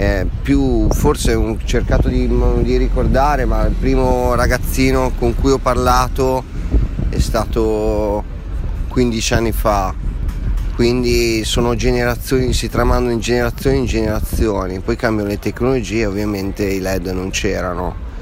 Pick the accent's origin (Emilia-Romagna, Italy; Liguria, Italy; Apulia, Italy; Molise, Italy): Emilia-Romagna, Italy; Riccione; also born or lived in Ravenna; Io sono di Ravenna, sono cresciuto a Riccione praticamente